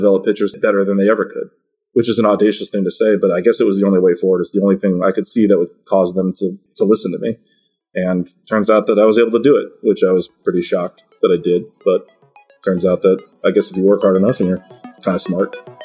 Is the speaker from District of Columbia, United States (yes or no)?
no; Cleveland, Ohio, United States; And growing up in Cleveland, Ohio, we just don't have casinos, you know, at the time, right?